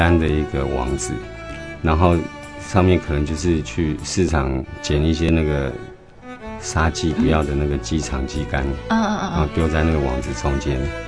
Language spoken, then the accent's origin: Chinese; Taiwan; 因为小时候就住在这个河的旁边哈，所以很有机会可以亲近这个水岸。那我们小时候，当然三四十年前的这个淡水河跟现在的状况是不太一样。